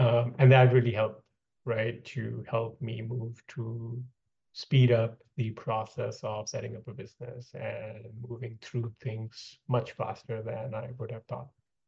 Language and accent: English; India; born there; moved away; I was born in India and moved here like 10, 15 years ago.